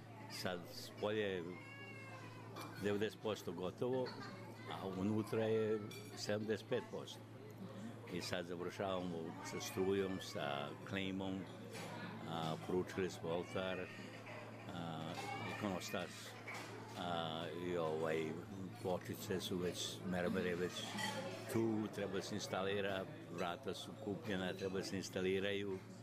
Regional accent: Novi Bečej, Vojvodina, Serbia; also born or lived in Belgrade; ali ja nisam Beogradan. Tamo sam samo išao u školu, pa inače sam iz Novog Beča, iz Banata. Tamo sam se rodio, odrastao.

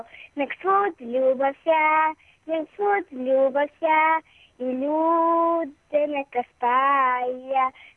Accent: Belgrade, Serbia; Iz Beograda sam.

